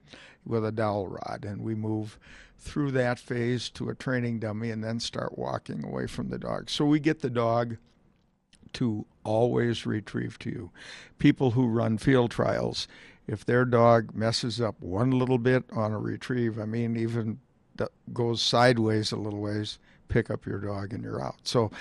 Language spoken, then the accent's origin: English; Minnesota, United States; now in Colorado, United States; I was born and raised in Minnesota. And so I moved out here in Colorado in 78